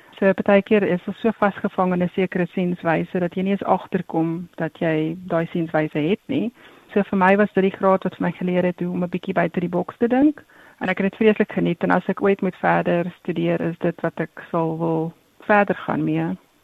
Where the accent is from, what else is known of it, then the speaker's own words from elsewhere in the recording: Sasolburg, Free State, South Africa; also born or lived in Ladybrand; So ek is gebore in Ladybrand in die Vrystaat en ek het ook groot geword in Sasolburg wat in die Vrystaat is.